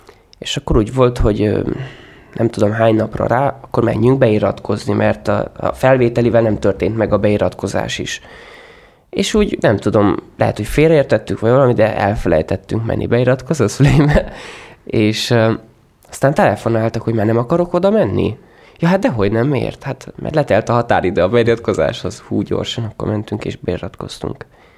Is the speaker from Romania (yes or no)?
yes; Partium, Romania; nálunk Párciumban ezt máshogy mondják